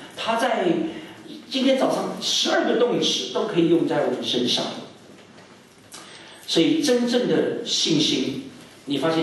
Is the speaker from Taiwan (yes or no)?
no; Hangzhou, Zhejiang, China; 那个地方呢刚好跟我的家乡就是杭州啊很类似